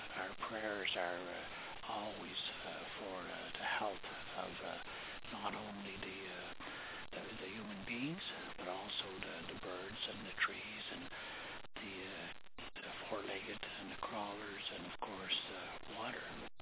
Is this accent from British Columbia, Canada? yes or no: no; Kitigan Zibi, Quebec, Canada; born there; I was born in Kitiganzebe, which is an Algonquin reservation just near the town of Maniwaki in Quebec, and it's 100 miles north of the city of Ottawa.